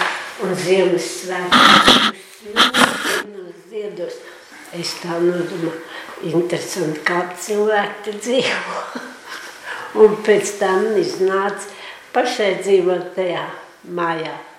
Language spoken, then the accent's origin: Latvian; Latgale, Latvia; born there; Es esmu dzimusi Latgalē, Preiļu novadā.